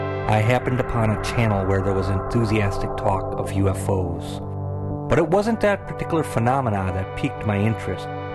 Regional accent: Wisconsin, United States; it just so happened to be taking place in my home state of Wisconsin

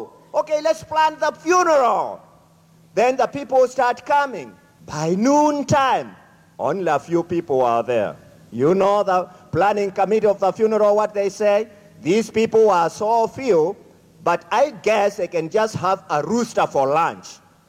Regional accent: Kenya; English is a second language; moved away; and I am from Kenya. And by the way, Kenya is in Africa.

